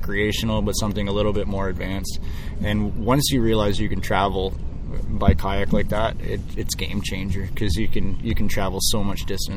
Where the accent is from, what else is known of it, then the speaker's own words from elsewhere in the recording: Long Point, Ontario, Canada; I grew up on the Great Lakes. I spent a lot of time in Long Point growing up. you know, pretty much my entire life.